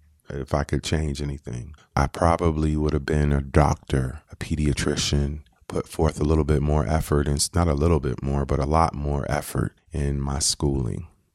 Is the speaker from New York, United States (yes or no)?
yes; Syracuse, New York, United States; I was raised in Syracuse, New York. For the most part, my immediate family was very tight.